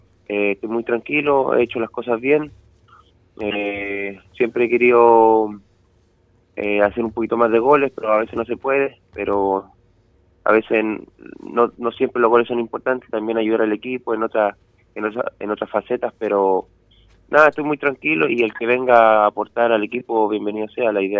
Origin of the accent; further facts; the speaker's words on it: Lima, Peru; born there; yo nací en Lima, en Perú, pero toda mi familia es chilena, yo solamente tuve la suerte de nacer allá en Perú